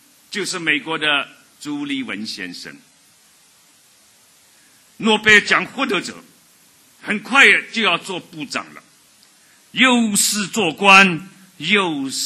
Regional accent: Shanghai, China; 因为我们都是上海人，所以我们可以谈得比较接近一点

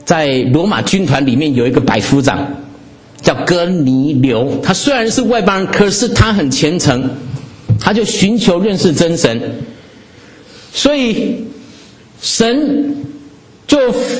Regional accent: Taiwan; 我是从台湾来的啊、哦，那可是我很中国，我要跟大家讲，我很中国

